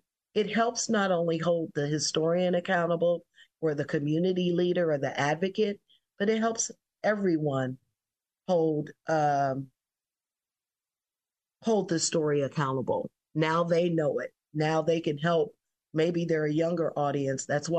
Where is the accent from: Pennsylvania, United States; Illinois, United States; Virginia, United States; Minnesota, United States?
Illinois, United States; Chicago; I grew up in the Bronzeville community, and my family sold our house in 2004 that we owned since the 1940s for $36,000.